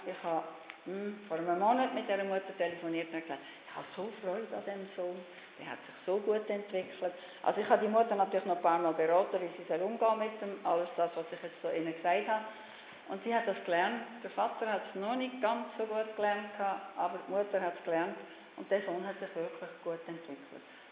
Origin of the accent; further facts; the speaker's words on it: Aargau, Switzerland; Ich kenne das Schulsystem nicht im Kanton Luzern, ich komme aus dem Aargau